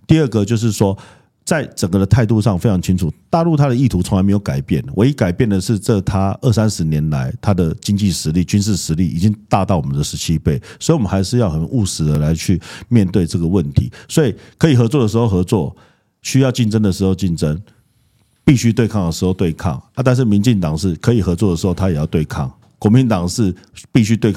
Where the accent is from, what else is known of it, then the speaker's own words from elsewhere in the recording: Taiwan; 我们这一代年轻人其实就是一个天南台啊，我们生在台湾，长在台湾，我们爱这块土地，这边家乡，我们的国民叫做中华民国。